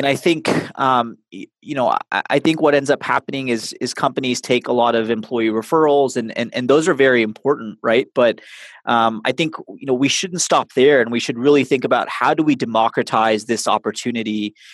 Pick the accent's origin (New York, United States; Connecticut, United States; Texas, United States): Texas, United States; Dallas; So I'm originally from Dallas, Texas. I went to school at the University of Texas at Austin.